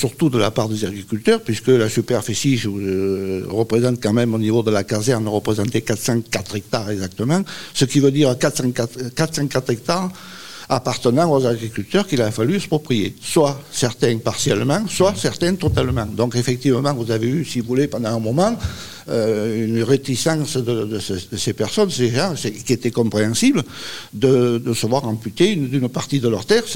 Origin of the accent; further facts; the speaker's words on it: Saint-Christol, Provence-Alpes-Côte d'Azur, France; Je suis né à Saint-Christol, mes parents étaient agriculteurs sur Saint-Christol.